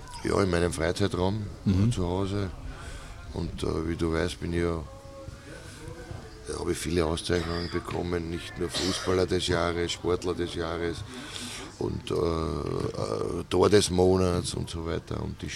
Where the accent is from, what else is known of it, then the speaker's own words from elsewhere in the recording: Vienna, Austria; weil ich bin ja trotzdem ein Aushängeschild Österreichs oder Wiens, meiner Heimatstadt.